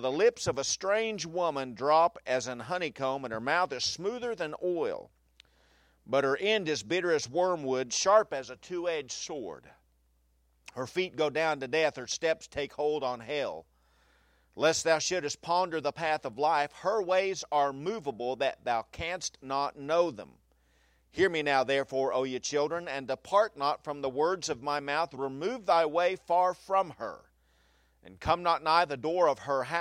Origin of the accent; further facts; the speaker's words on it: Enid, Oklahoma, United States; I mean, I grew up on Cedar Street in Enid, Oklahoma, and I knew nothing of stranger danger.